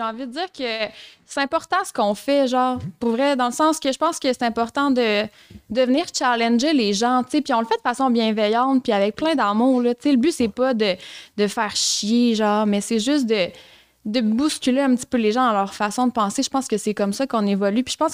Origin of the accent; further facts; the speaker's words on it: Rimouski, Quebec, Canada; Je viens de Rimouski, j'ai eu des parents super conventionnels.